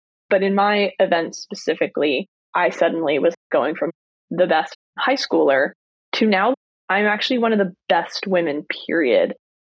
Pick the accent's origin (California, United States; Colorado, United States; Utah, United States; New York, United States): New York, United States; I'm from New York and I lived in New York.